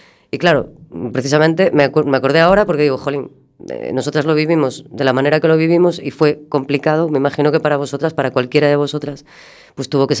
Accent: Pontevedra, Galicia, Spain; now in A Coruña, Spain; Yo soy de aquí, yo soy gallega, pero no soy de A Coruña, soy de Pontevedra, no dejo de ser migrante, de alguna manera.

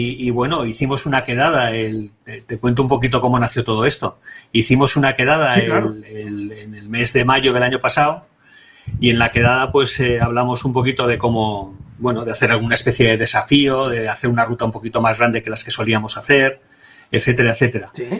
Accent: Bilbao, Basque Country, Spain; yo soy de Bilbao y allí tengo la cuadrilla

